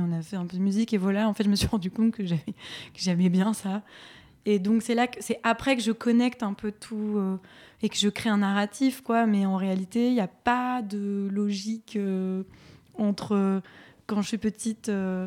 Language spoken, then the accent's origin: French; France; born there; je suis née en France, mais donc mes racines sont à Alger